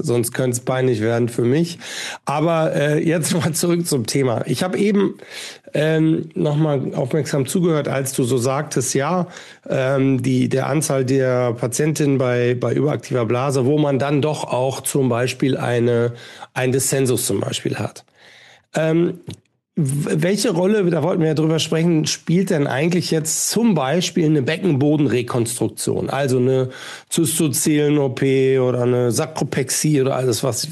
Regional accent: Münster, North Rhine-Westphalia, Germany; Ich bin ja auch Fahrradfahrer, weil ich bin ja auch Münsteraner.

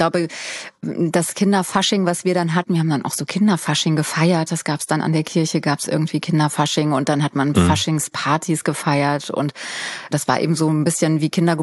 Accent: Wiesbaden, Hesse, Germany; Ich komme ja aus Hessen ursprünglich, aus Wiesbaden, und da haben wir schon gefeiert, gell?

